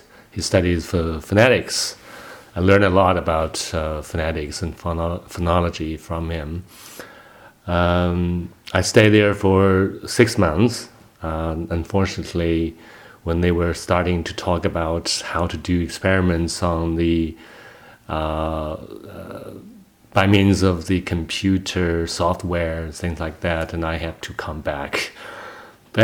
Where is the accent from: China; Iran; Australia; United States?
China; Hohhot, Inner Mongolia; English is a second language; Okay, I'm from Inner Mongolia, and the capital city of Inner Mongolia, Huhot, and I had my primary school years and middle school years.